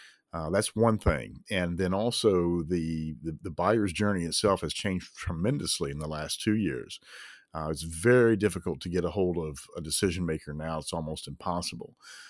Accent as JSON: {"language": "English", "region": "Tennessee", "country": "United States", "tie": "born or raised there", "said": "I grew up in East Tennessee. I know a lot of Tennessee jokes"}